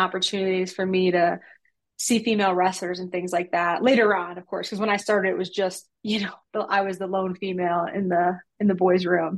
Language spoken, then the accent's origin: English; Rocky Point, New York, United States; I'm from Rocky Point, New York.